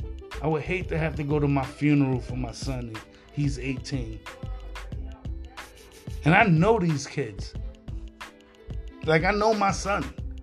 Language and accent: English; New York City, New York, United States; and see, I'm from New York City, man. I kind of look at everything different.